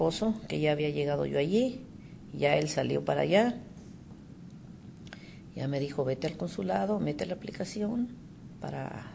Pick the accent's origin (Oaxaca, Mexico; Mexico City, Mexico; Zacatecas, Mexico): Zacatecas, Mexico; Jerez; vine yo de Jerez a Ciudad Juárez, y ahí me daban también la ciudadanía.